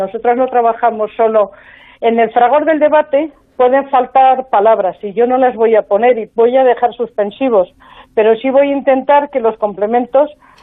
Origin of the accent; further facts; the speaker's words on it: Madrid, Community of Madrid, Spain; Yo soy de Madrid y, bueno, pues parece que todo el mundo tiene que hablar como tú.